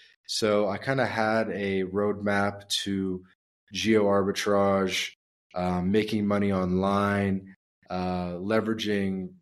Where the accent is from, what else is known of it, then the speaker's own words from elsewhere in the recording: Canada; escaping winter, which as a Canadian, I'm sure you can understand.